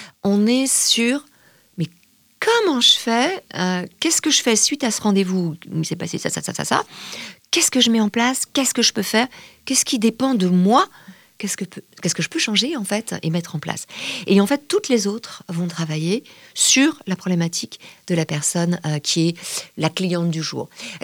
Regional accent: Brittany, France; Moi, je suis originaire des Côtes d'Armor, mais bon, c'est presque pareil.

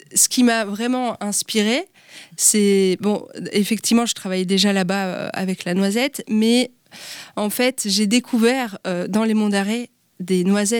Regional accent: Belgium; parce que je suis belge de nationalité, et j'ai grandi en Belgique.

